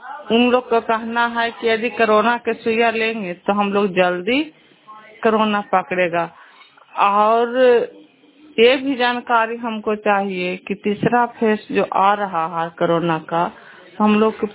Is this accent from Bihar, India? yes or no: yes; Nalanda, Bihar, India; मैं पापा नौसा का रहने वाली हूँ, नालंदा डिस्ट्रिक्ट के रहने वाली हूँ, बिहार राज्य के निवासी हूँ।